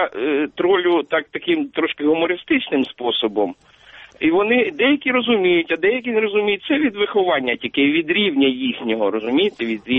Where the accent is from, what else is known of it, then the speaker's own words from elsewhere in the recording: Kyiv, Ukraine; Так, я із Києва.